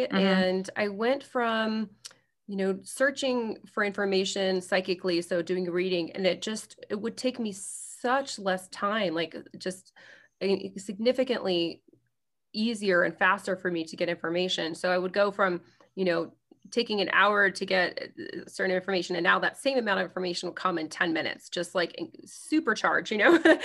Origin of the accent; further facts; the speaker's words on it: Lafayette, United States; also born or lived in Denver; now in Los Angeles, United States; So I, in the period of a year, I moved from my hometown of Lafayette. I expanded to Denver, Colorado, and, you know, quickly got well known there as a psychic. And then I moved to Los Angeles.